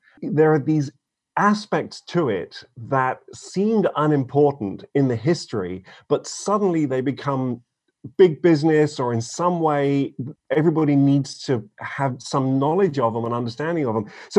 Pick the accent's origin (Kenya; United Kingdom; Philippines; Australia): United Kingdom; moved away as an adult; now in United States; I'm originally from Britain, just a minor detail there. I've lived in the States for more than half my life. It's been 27 years at this point. So for the record, I'm a citizen here and I have been for quite a long time.